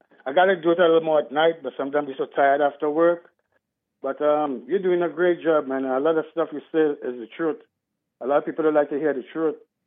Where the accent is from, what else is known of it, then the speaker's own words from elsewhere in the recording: Trinidad & Tobago; now in United States; Well, I came from Trinidad in a very dysfunctional household. And for some reason, God got me out of there. I'm the only one in America.